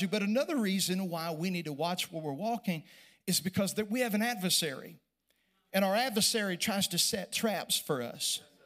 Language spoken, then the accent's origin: English; Oklahoma, United States; I'm from Oklahoma. It was 35 miles an hour today at my house. We understand the wind.